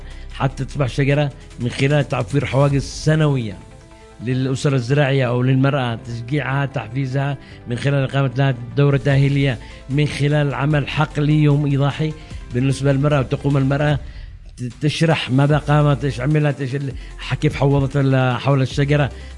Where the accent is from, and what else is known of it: Yemen